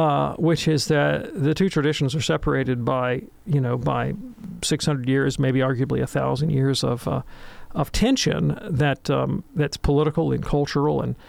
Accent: the South, United States; So, like, I grew up in the Protestant South

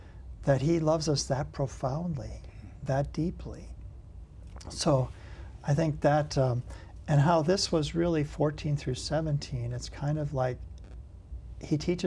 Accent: Iowa, United States; now in Alabama, United States; I came from Iowa to Alabama, didn't know a soul here.

